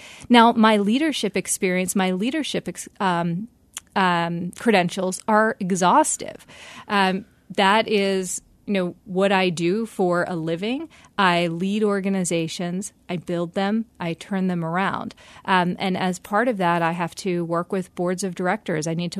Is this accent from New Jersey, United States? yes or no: yes; New Jersey, United States; now in Philadelphia, United States; I moved to Philadelphia pretty recently, and I grew up in South Jersey. And when you're growing up in South Jersey, on the dirt road that I grew up on, you look to Philadelphia